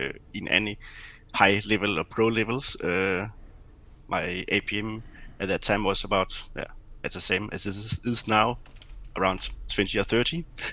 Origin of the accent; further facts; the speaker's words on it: Denmark; and I'm from Denmark.